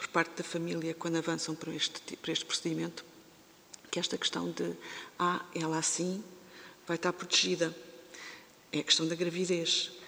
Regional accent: Portugal; muitas vezes que sou de Portugal

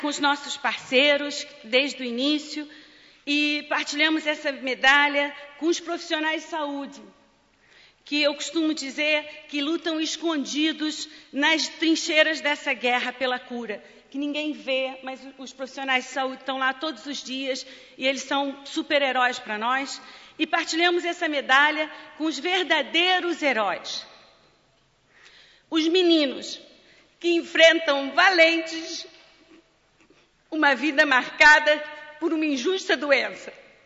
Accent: Brazil; now in Portugal; apesar de ser brasileira e gostar muito da minha nacionalidade, eu hoje quero falar como portuguesa

